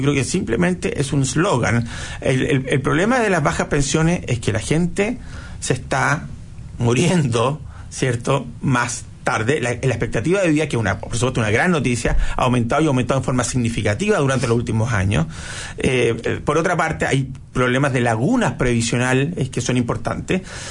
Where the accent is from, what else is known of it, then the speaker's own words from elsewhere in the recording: Chile; El Estado somos todos los chilenos.